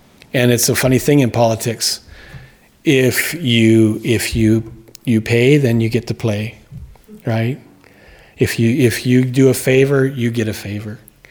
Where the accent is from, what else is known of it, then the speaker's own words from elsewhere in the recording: Canada; also born or lived in United States; And I am a Canadian, and I'm both American and a Canadian, but I lived in Canada.